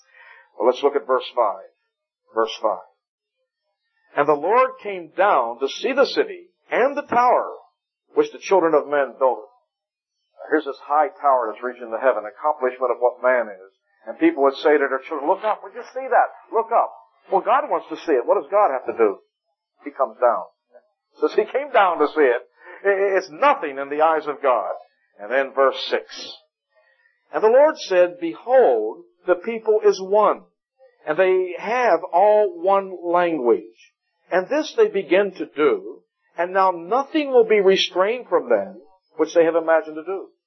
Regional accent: Pittsburgh, Pennsylvania, United States; now in Miami, United States; growing up, my favorite football team was the Pittsburgh Steelers. I grew up in Pittsburgh.

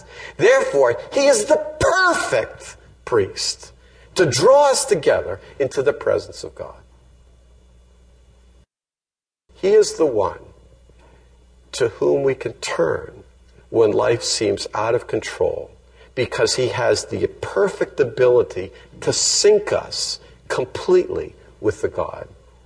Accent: Scotland, United Kingdom; Being Scottish, I was wondering about wearing one.

